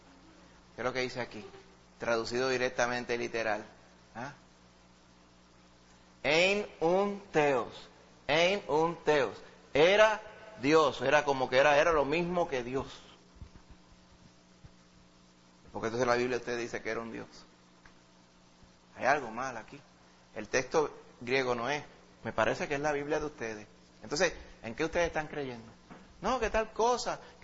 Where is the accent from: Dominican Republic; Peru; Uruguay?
Dominican Republic; Santo Domingo, Distrito Nacional; now in Puerto Rico; yo me crié en Santo Domingo y en Santo Domingo yo sabía la inglés, sabía tres palabras, father, mother y roof, tres palabras. Cuando llegué a Puerto Rico